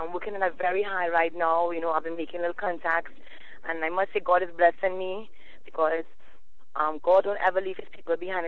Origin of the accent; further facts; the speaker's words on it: Trinidad & Tobago; I come from Trinidad and Tobago and our culture is soca